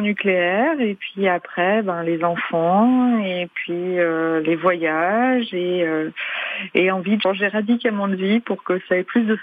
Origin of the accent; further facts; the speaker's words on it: Yssingeaux, Auvergne-Rhône-Alpes, France; now in Lyon, France; Alors moi, je suis à Lyon, mais j'ai grandi à Issingeau, ouais, et je travaille pas mal par là-bas, ouais.